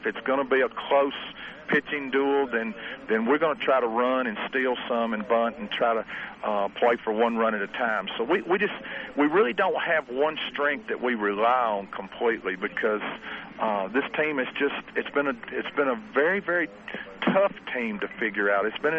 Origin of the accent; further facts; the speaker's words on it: Nashville, Tennessee, United States; now in Gallatin, United States; I grew up in Nashville, and I live in Gallatin now